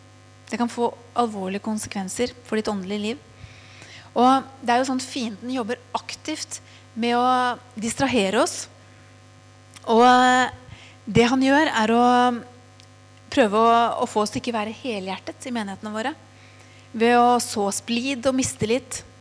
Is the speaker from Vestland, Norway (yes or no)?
no; Tønsberg, Vestfold, Norway; Så vi flyttet til min hjemby I Tønsberg.